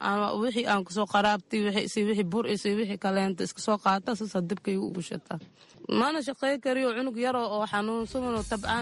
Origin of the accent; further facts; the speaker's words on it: Mogadishu, Banaadir, Somalia; Aniga Muqdisho ka imaaday.